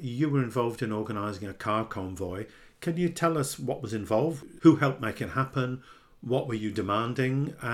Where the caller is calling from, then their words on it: Melbourne, Victoria, Australia; I'm speaking from Melbourne, from Victoria.